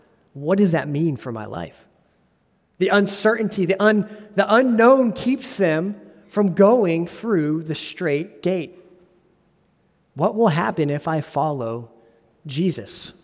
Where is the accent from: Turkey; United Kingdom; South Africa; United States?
United States; Ohio; And to the hometown that I grew up in Ohio, small town